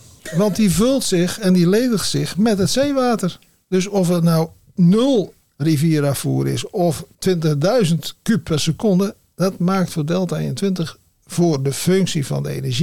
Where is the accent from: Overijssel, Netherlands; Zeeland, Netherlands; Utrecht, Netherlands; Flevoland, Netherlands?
Zeeland, Netherlands; born there; ik ben een Zeeuw van geboorte en ik heb een waterbouwkundige achtergrond.